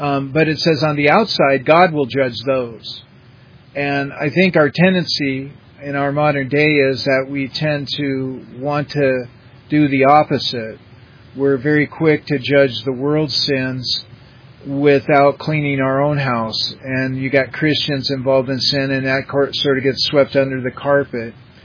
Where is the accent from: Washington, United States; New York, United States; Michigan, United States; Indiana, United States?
Washington, United States; Everett; in my hometown of Everett, Washington, there was a strip mall, a big mall, not a strip mall.